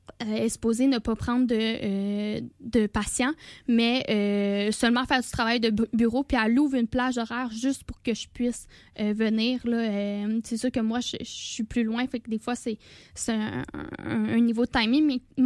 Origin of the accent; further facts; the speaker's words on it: Quebec, Canada; Moi, je viens du Saguenay, là, je sais pas si c'est okay.